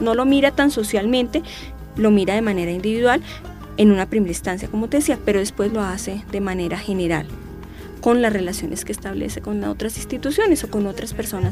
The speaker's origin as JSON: {"language": "Spanish", "country": "Colombia", "said": "por qué somos colombianos y por qué como colombianos nos diferenciamos, por ejemplo, de los ecuatorianos, de los paraguayos"}